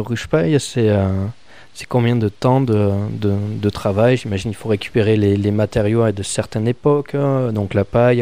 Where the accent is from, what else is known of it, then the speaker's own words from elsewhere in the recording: Occitanie, France; accent: Occitan; Du made in Aki, comme on dit chez nous en Occitan.